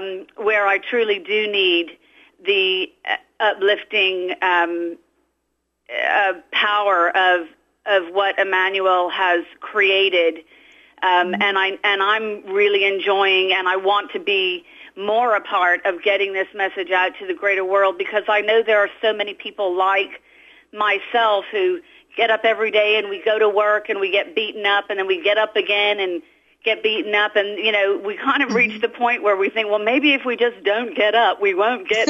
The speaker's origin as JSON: {"language": "English", "country": "Bermuda", "tie": "born or raised there", "said": "I was born and raised mostly in Bermuda, which is an island in the middle of the Atlantic Ocean."}